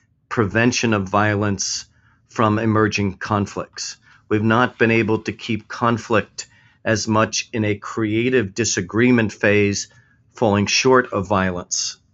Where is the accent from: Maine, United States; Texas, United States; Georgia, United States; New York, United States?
New York, United States; Brooklyn; given where I grew up in Brooklyn, New York.